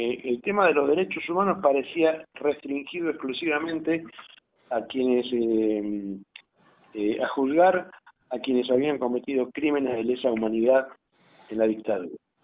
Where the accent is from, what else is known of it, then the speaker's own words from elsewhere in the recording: Buenos Aires, Argentina; yo te hablo como porteño, ¿no?